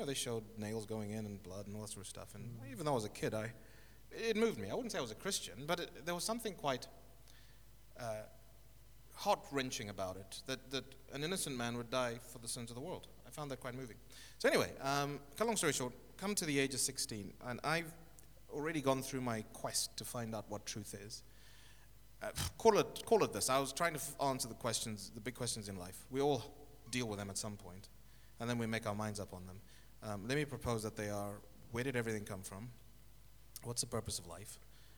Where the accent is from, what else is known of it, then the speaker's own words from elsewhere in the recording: Zimbabwe; also born or lived in Zambia / Kenya; So I was born in Zambia, in Lusaka. And then we moved to Kenya, and then in 1980, just after independence, we moved to Zimbabwe.